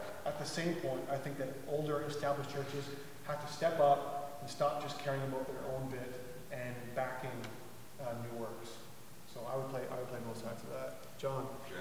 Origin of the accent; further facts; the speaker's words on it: Toronto, Ontario, Canada; I'm from Toronto.